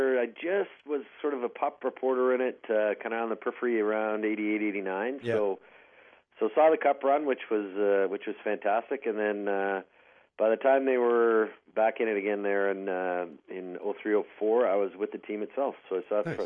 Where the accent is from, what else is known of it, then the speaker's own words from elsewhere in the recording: Peterborough, Ontario, Canada; born there; I was born in Peterborough